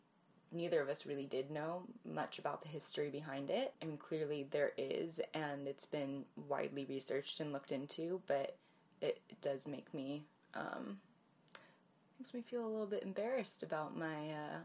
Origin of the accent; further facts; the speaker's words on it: Washington, United States; which is actually very close to where we live or where mm-hmm. we grew up in Pierce County